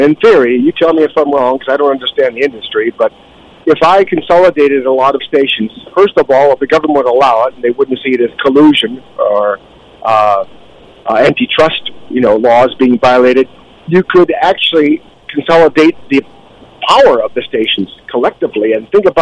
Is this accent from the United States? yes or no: yes; Indiana, United States; Up in Indiana.